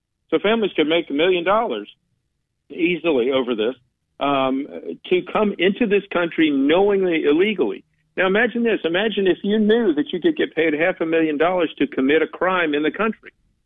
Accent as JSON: {"language": "English", "region": "North Carolina", "country": "United States", "said": "seeing as how I'm from North Carolina, hearing about this unsweet tea."}